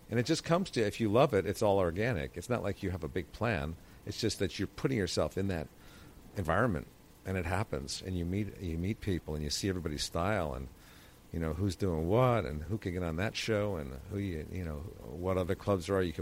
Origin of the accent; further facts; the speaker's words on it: Connecticut, United States; now in -; Like, I lived outside of New York. I grew up in Connecticut, so I was about an hour and 15 minutes outside